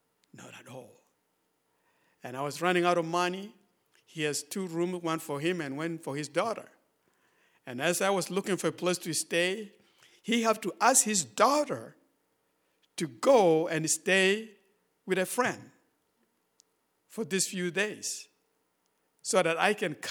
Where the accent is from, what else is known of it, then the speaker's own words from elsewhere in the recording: Sudan; English is a second language; moved away; in 1994, I just completed my high school in 1993 in my home country, Sudan, before it is split into two countries.